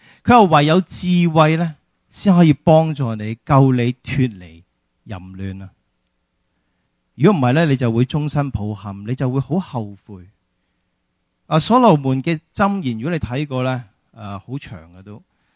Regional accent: China; 不过我哋中国人有句说话噶嘛，系咪啊？

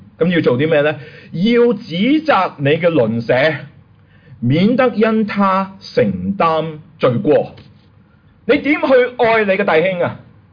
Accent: Hong Kong; now in United States; 我们由香港搬去美国

